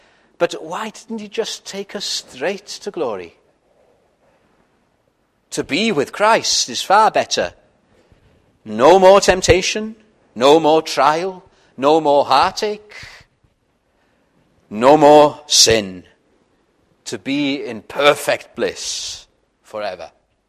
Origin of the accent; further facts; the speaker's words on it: Wales, United Kingdom; first language Welsh; English is a second language; I'm a Welsh-speaking Welshman. As Saul of Tarsus said, Hebrew of the Hebrews, well, I can say a Welshman of the Welshmen, coming from North Wales.